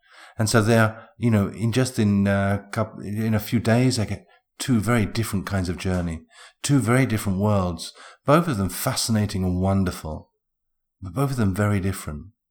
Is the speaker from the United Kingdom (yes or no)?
yes; England, United Kingdom; Maybe this is me being very English, but I feel so much more comfortable when there's platform 1, 2, 3, 4, 5, 6, and 7.